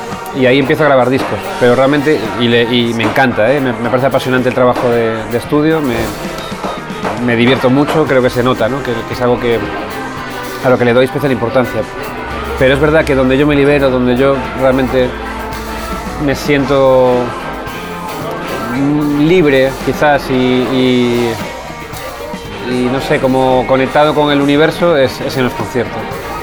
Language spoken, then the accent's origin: Spanish; Galicia, Spain; Soy un gallego claramente, pero no soy un gallego puro. Soy un gallego... En mi familia, en mi ascendencia, ya hay mucha mezcla. Hay desde... O sea, aparecen hasta suizos y cubanos.